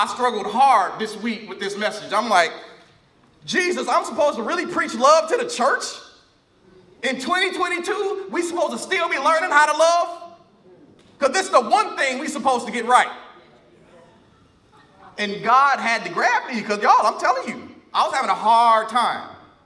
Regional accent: Waukegan, Illinois, United States; some of y'all know, I grew up in Waukegan, this bootleg Popeyes is over here on Lewis and Glen Flora.

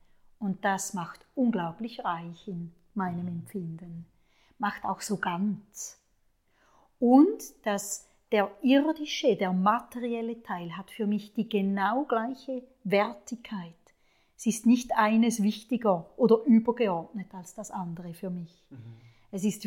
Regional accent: Gais, Appenzell Ausserrhoden, Switzerland; Ich bin in Gais aufgewachsen, im Appenzellerland.

